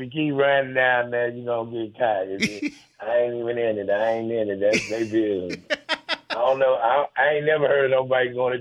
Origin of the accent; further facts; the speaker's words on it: St. Louis, Missouri, United States; I'm from St. Louis. I'm right down the street.